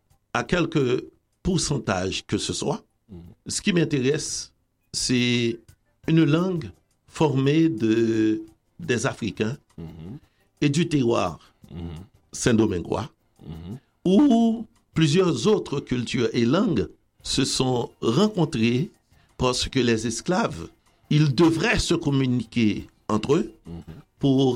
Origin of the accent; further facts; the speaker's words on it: Haiti; Nous, là, en grandissant en Haïti, on va à Port-au-Prince, on sort de l'intérieur du pays